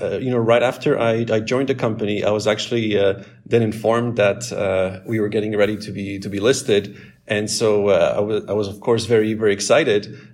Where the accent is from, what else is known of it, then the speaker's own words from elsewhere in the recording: Canada; also born or lived in Paris; now in Denmark; So I'm originally from Canada, and with the family we had spent 3 years before joining Aquaporin in Paris.